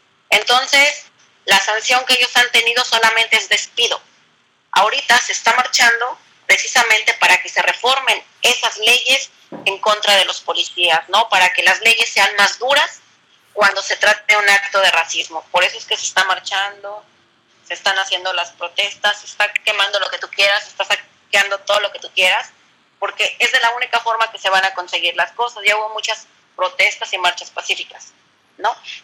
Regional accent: Mexico; moved away

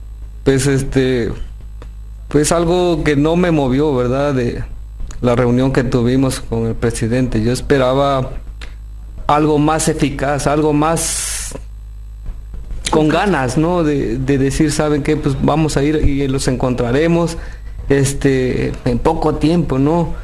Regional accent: Mexico; le vengo a pedir justicia como ciudadano mexicano que soy

